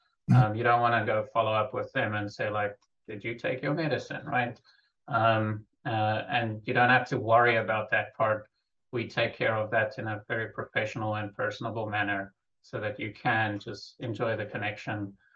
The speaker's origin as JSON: {"language": "English", "country": "South Africa", "tie": "born or raised there", "moved": "yes", "lives_now": "United States", "said": "I do feel very African. I grew up in South Africa. Moved to the States about 10 years ago."}